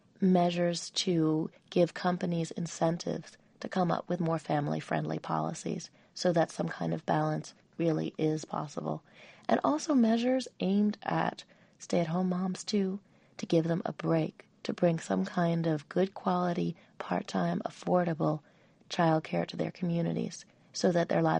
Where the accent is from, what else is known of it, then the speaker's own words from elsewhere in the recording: United States; it was a real culture shock, even though I'm American.